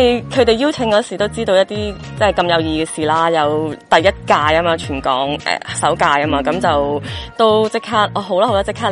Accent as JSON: {"language": "Cantonese", "country": "Hong Kong", "tie": "born or raised there", "said": "因为即系我自己都系一个中国人啦，土生土长嘅香港人咧。"}